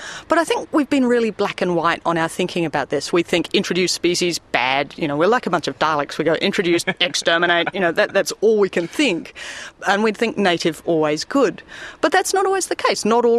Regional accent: New Zealand; I'm from New Zealand

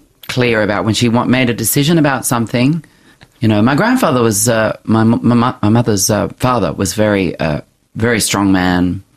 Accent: Australia; As a child growing up in Australia in the 70s, I just couldn't imagine it.

